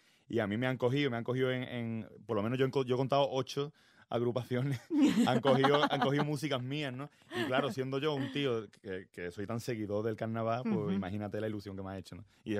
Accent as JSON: {"language": "Spanish", "town": "Málaga", "region": "Andalusia", "country": "Spain", "said": "pese a que yo soy de Málaga, ¿no?"}